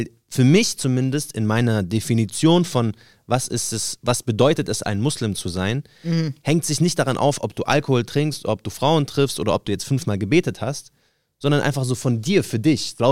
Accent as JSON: {"language": "German", "country": "Germany", "tie": "born or raised there", "said": "ich bin in Deutschland aufgewachsen"}